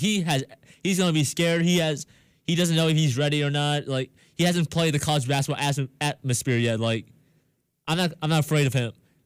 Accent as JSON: {"language": "English", "town": "St. Louis", "region": "Missouri", "country": "United States", "tie": "born or raised there", "said": "STL, baby, my hometown."}